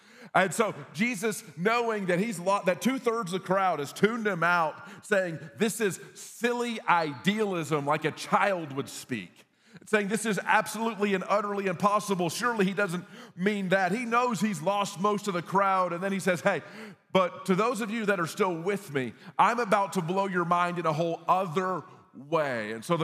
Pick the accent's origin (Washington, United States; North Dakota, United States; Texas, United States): Texas, United States; you know, growing up in Texas, in the words of the great theologian Ron White, he says, in Texas, if you kill us, we will kill you back.